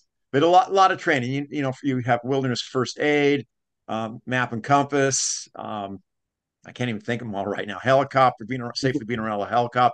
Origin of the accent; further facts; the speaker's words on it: Washington, United States; But since, you know, I'm born and raised in Washington, I know the area well.